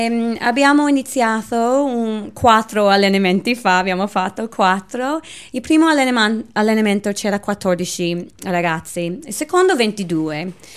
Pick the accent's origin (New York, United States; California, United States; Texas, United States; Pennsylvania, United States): California, United States; Los Angeles; Italian is a second language; Sì, io sono da Los Angeles, California, lontano lontano, e io ho pattinato tutto quando ero giovane.